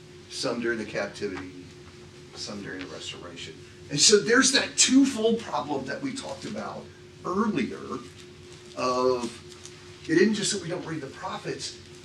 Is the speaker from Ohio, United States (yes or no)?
yes; Cleveland, Ohio, United States; I will not mention that we grew up in Cleveland.